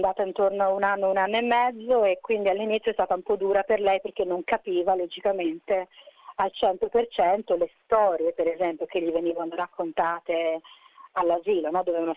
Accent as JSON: {"language": "Italian", "region": "Tuscany", "country": "Italy", "tie": "born or raised there", "also_born_or_lived": "Genoa", "said": "siamo tutti e due italiani, io sono nata a Genova ma vissuta poi in Toscana"}